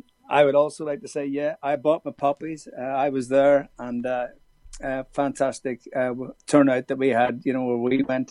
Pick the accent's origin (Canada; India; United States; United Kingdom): United Kingdom; Northern Ireland; it was really crazy for me because obviously I grew up in Northern Ireland where there was a lot of trouble in that there.